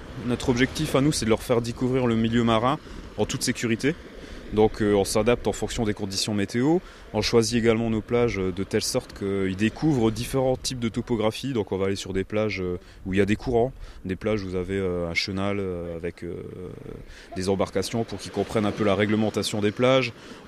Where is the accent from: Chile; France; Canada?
France; Grand Est; on vient du Grand Est. C'est pas une région où on a beaucoup de plages. On a des jolis lacs. Il y a quelques plages sur ces lacs.